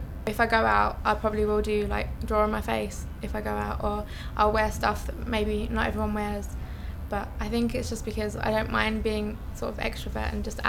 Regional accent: London, United Kingdom; My birthday is 25th of Feb 91, so I'm 18 years young and I'm from East London.

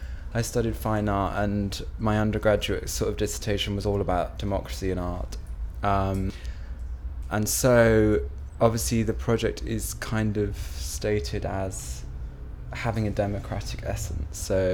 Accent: South East England, United Kingdom; and I'm 26, and I'm from Oxfordshire.

